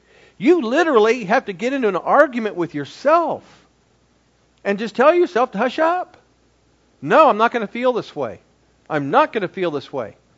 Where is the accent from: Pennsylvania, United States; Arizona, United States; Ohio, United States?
Ohio, United States; I'm from Ohio, and my favorite college team has always been Ohio State Buckeyes.